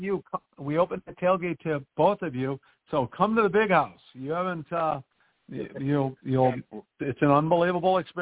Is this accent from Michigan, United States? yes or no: yes; Ann Arbor, Michigan, United States; now in Chelsea, United States; That's not my hometown. It's where I live now. Ann Arbor is my hometown.